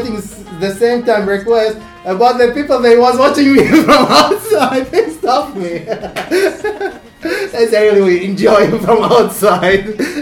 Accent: Iran; English is a second language; now in Australia; I'm Iranian, I'm Arabic Iranian

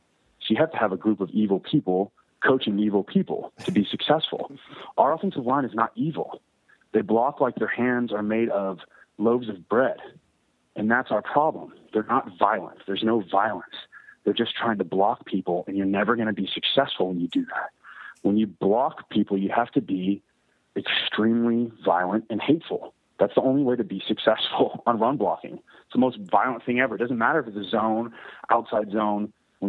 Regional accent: Texas, United States; You know, we're both kids from the Metroplex.

